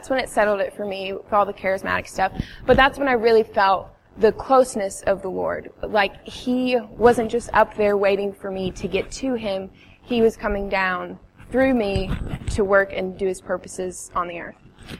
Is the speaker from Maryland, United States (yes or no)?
yes; Maryland, United States; now in Selma, United States; I'm married to Luke. I'm not from Selma originally. I'm from Maryland. I moved here about like 3 years ago. I didn't grow up in a charismatic church.